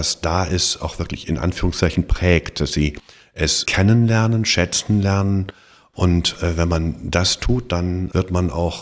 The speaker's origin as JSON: {"language": "German", "town": "Starkow", "region": "Mecklenburg-Vorpommern", "country": "Germany", "tie": "born there", "said": "Also ich komme selber aus, bin geboren im Herrenhaus von Starkow"}